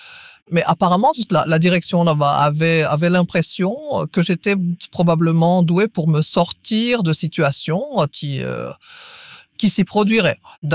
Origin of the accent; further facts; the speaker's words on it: Ostend, Flanders, Belgium; born there; Je suis née à Ostende, il y a longtemps maintenant.